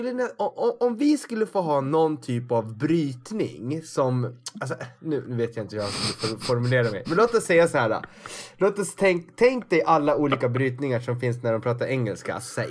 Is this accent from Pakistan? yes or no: yes; Pakistan; now in Sweden; Jag är från Pakistan själv.